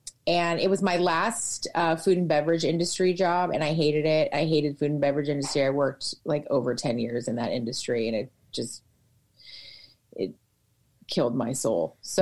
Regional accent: New York, United States; accent: New York; I was talking to the two women that were up in front about my goddamn accent. And he was like, hey, New York, shut up and hurry up.

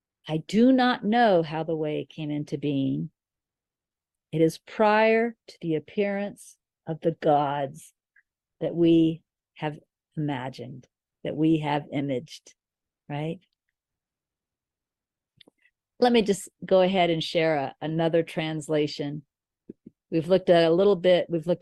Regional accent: Kansas, United States; born there; moved away; I think I was born in Kansas. I think I've lived in many different states, lived in many, you know, even in many different countries. So I think I'm a, you know, a person who has lived all over. So my personality is broader than Kansas and yet still rooted in Kansas.

